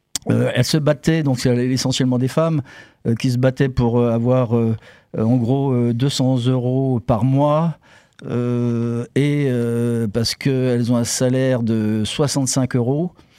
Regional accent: France; Ça nous rappelle le 19e siècle chez nous en France, quoi.

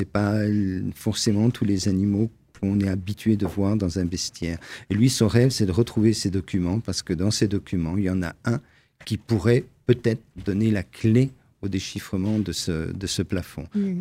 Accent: Brussels, Belgium; now in Metz, France; Alors, je ne suis pas messin, je ne suis même pas lorrain, je suis bruxellois d'origine.

